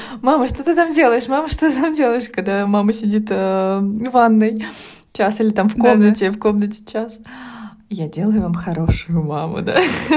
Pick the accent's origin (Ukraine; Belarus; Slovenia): Slovenia; и я из Словении